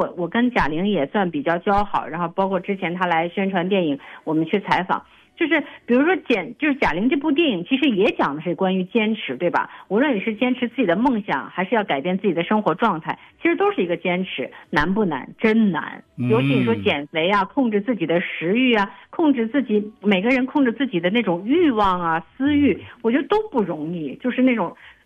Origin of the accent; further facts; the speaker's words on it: Northwest China, China; 因为我骨子里我是其实我是西北人嘛，就是西北人是有那股轴劲儿的